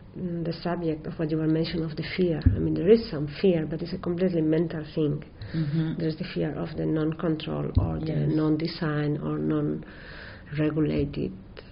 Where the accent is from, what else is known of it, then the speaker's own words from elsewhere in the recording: Zaragoza, Aragon, Spain; English is a second language; one in Zaragoza, in my hometown.